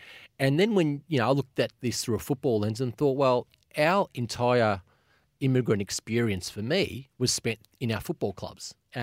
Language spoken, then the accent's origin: English; Australia; born there; I can say my daughters are doing better, and I was born in Australia, but they were born overseas.